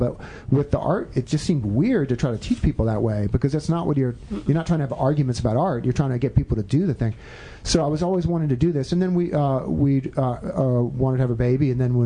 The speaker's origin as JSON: {"language": "English", "town": "Charlottesville", "region": "Virginia", "country": "United States", "moved": "as an adult", "lives_now": "New York, United States", "said": "Well, I moved to New York I was a playwright from Charlottesville, and I moved to New York to be a playwright."}